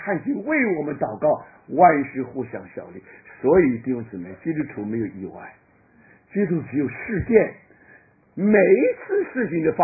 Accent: China; 我们中国人常常问一句话，今天是什么风把你吹来的

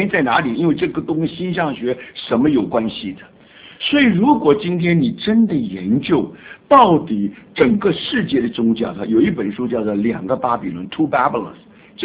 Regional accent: China; 我是中国人，我应该听懂英文

